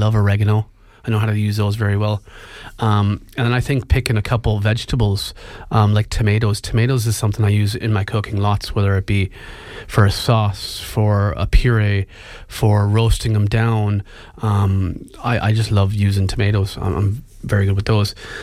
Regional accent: Canada; I'm Canadian.

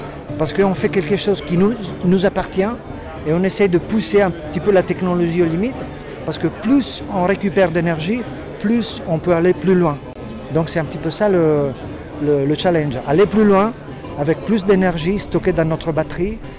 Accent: Italy; French is a second language; moi je suis italien.

